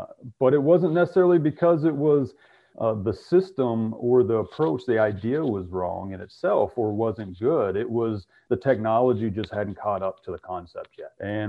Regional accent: Arkansas, United States; also born or lived in Iowa; now in North Dakota, United States; I was born and raised in Arkansas. And then as you just mentioned, Abby, I spent a number of years in Iowa doing research and now I'm up in North Dakota.

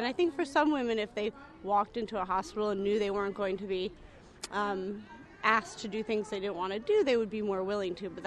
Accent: Baltimore, Maryland, United States; I'm from Baltimore, Maryland.

